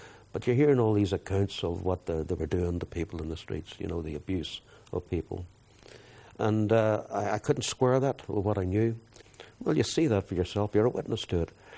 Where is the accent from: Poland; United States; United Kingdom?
United Kingdom; England; And I think growing up in England, I felt very alienated there.